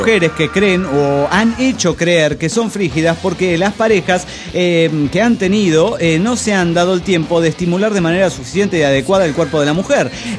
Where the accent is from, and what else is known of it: Mexico City, Mexico; born or raised there; now in San Felipe del Progreso, Mexico